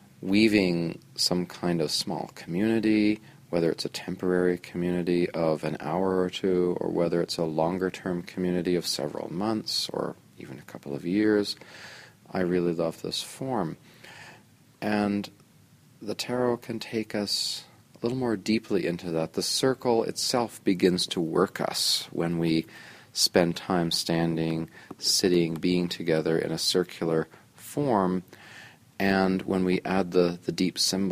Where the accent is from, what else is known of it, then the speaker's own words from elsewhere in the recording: Guelph, Ontario, Canada; I'm here from Guelph, Ontario.